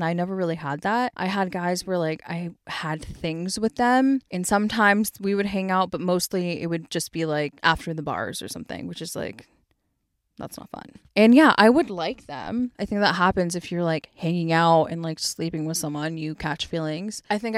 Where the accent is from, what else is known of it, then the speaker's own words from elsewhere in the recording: United States; But since Tom is from England and I'm from America, we actually had to be apart